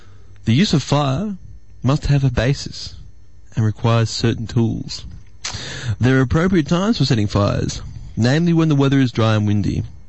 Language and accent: English; Brisbane, Queensland, Australia; We're from Brisbane.